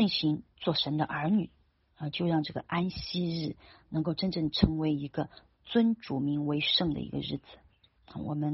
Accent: China; 那等于就是我们中国人所说的饱览思淫欲饱览思淫逸这就是堕落之源了

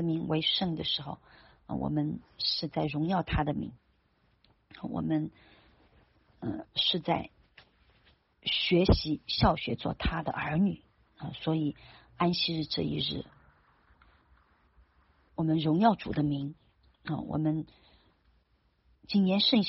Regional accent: China; 那等于就是我们中国人所说的饱览思淫欲饱览思淫逸这就是堕落之源了

